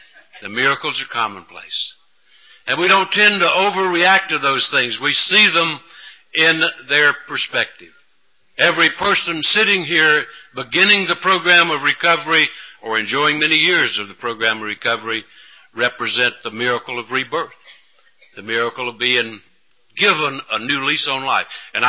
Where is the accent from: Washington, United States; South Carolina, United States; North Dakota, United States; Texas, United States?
South Carolina, United States; born there; Now, I was born down in the South. I hate to admit it, but I was born in South Carolina, not North Carolina.